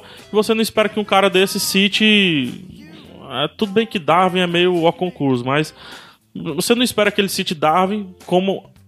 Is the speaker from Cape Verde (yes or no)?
no; Ceará, Brazil; accent: Ceará; Também eu sou cearense com peso do sotaque.